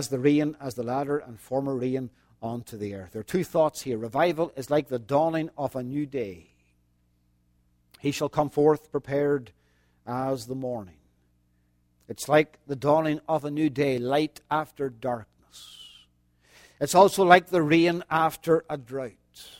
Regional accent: Ireland; We've only been here 4 years, and we have never seen the like of it. And we're from Ireland.

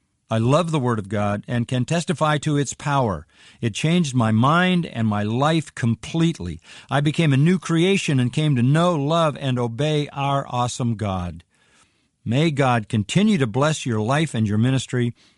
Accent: Colombia; In my home country of Colombia, there are only a few

